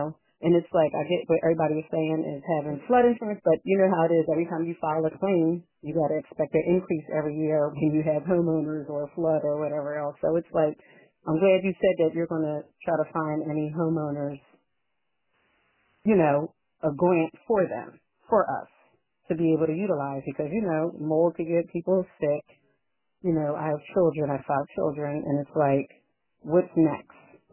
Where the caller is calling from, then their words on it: Norristown, Pennsylvania, United States; I'm calling from the Norristown area as well.